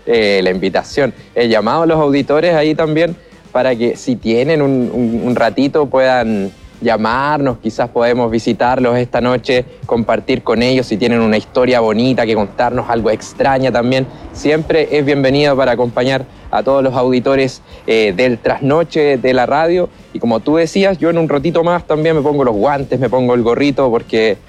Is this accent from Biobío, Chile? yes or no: yes; Tirúa, Biobío, Chile; está bastante agradable para un sureño como yo, del Biobío